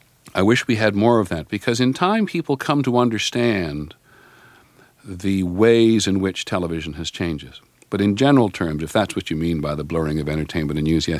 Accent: Toronto, Ontario, Canada; now in United States; when I grew up in Toronto, we wanted something exciting to do. We went to Buffalo.

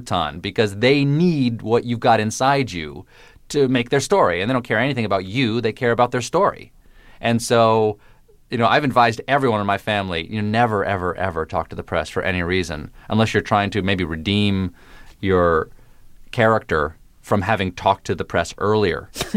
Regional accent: the South, United States; I grew up in the South, but I don't have a Southern accent.

